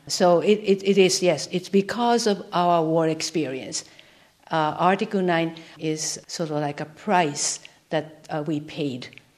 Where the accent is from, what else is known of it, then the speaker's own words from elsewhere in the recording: Japan; since I'm from Japan